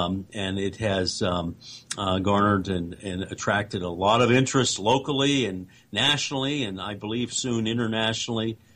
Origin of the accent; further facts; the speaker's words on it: Brentwood, Pennsylvania, United States; I grew up in Pittsburgh, in the little town where I live now, which is a suburb, Brentwood. Graduated from one of the local universities here.